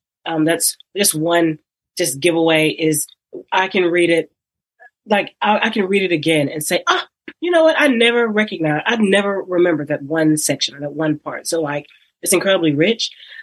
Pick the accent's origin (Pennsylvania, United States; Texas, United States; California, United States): Texas, United States; I'm from Texas.